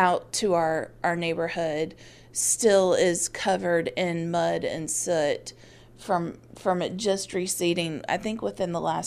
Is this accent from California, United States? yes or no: no; Charlotte, North Carolina, United States; I'm from Charlotte, so we really don't have situations like this happen, really.